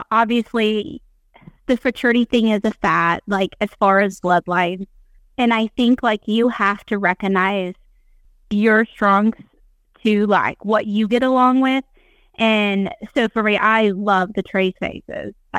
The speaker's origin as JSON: {"language": "English", "region": "Wyoming", "country": "United States", "tie": "born or raised there", "said": "So we lived in Wyoming. I grew up in Wyoming."}